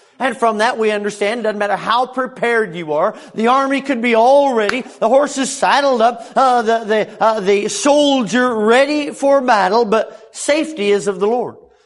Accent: Sacramento, California, United States; now in Charleston, United States; And we moved from Sacramento, California, out to the wonderful Charleston, South Carolina.

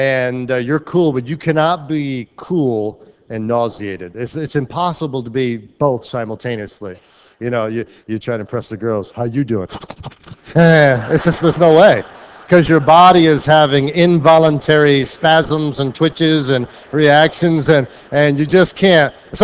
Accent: Rhode Island, United States; I know from growing up in Rhode Island and then going to different parts of the country

